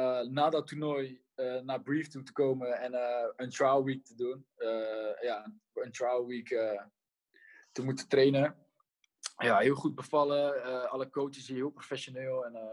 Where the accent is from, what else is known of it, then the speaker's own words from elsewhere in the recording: Netherlands; born there; Nederland is waar mijn hart ligt natuurlijk. Het is gewoon het land waar ik geboren ben en waar je vandaan komt.